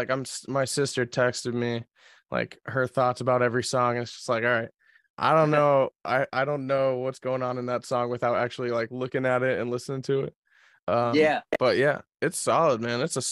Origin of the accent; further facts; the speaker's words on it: Ohio, United States; Yeah, dude, I'm from Ohio.